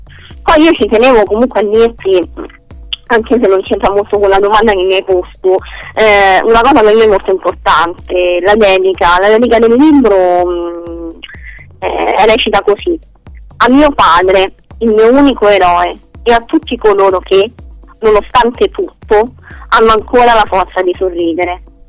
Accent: Rome, Lazio, Italy; io come sai sono di Roma

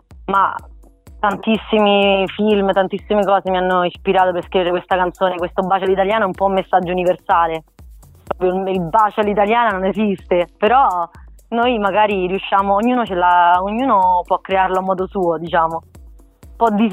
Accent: Rome, Lazio, Italy; now in Milan, Italy; per me Roma è la città in assoluto più bella che esista, cioè proprio da romana doc devo dirlo per forza

